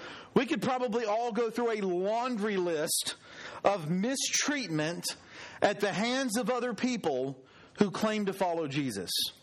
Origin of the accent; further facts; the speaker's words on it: Alabama, United States; which is saying something because I grew up in South Alabama